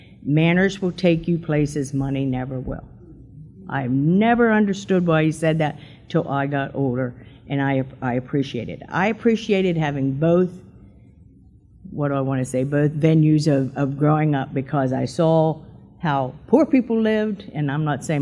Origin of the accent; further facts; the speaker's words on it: Bristol, Pennsylvania, United States; also born or lived in Monument; I was born in Monument, but my grandparents took me to Bucks County to raise me, and I was there for 12 years. I was raised in Bucks County in Bristol, and right across from Minnesota Mining.